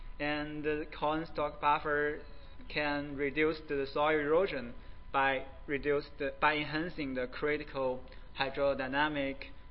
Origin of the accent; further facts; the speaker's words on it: China; English is a second language; now in Oxford, United States; I come from China and now I'm actually working at the National Sedimentation Lab at the Oxford, Mississippi.